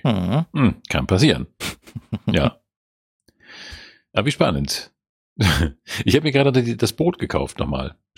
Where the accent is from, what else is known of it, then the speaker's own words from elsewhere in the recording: Heligoland, Schleswig-Holstein, Germany; James Krüs, ein Schriftsteller aus meiner Heimat, Helgoland.